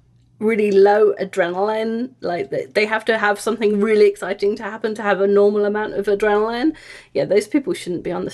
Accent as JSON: {"language": "English", "region": "England", "country": "United Kingdom", "tie": "born or raised there", "said": "I grew up in England, so I heard advertisements for stock things and other investment vehicles."}